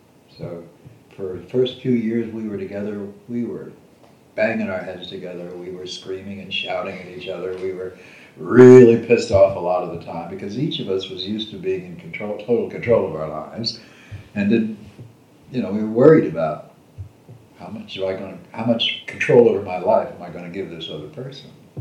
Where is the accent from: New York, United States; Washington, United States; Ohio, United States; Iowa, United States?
Ohio, United States; also born or lived in Boston / Hawaii / Oregon / Florida; I grew up in Ohio, and moved to the Boston area at one point, moved to Hawaii for a while, lived in Oregon for 25 years, moved to Florida, lived in Florida for 10 years, then Arizona from there